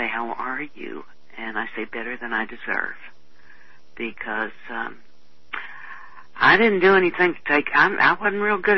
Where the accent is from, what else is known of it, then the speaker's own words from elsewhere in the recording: Texas, United States; Yeah, I grew up in Texas. We had meat several times.